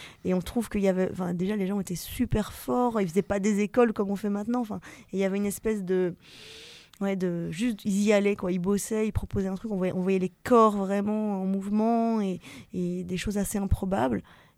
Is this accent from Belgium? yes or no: yes; Belgium; Donc moi, je suis belge, et on est deux Belges dans la compagnie